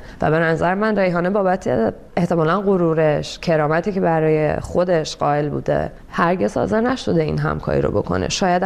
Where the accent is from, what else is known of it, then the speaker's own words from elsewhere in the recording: Iran; moved away; من از ایران اومدم بیرون،